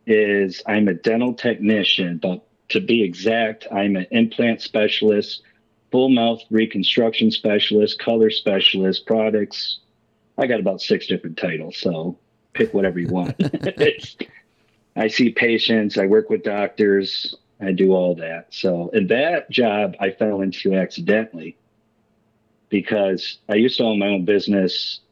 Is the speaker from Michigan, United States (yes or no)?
yes; Stanton, Michigan, United States; also born or lived in Greenville; Or as us Michigan people call it, Meijers. We make everything plural. I was born in Greenville, and then I spent the first 9 years of my life growing up in Stanton.